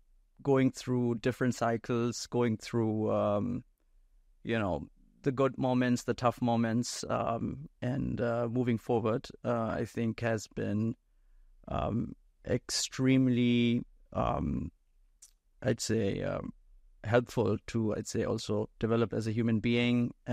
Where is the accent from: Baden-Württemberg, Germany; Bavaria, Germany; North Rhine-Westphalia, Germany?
North Rhine-Westphalia, Germany; Dusseldorf; also born or lived in India; I was in India for a long time, although I was born and raised in Dusseldorf, Germany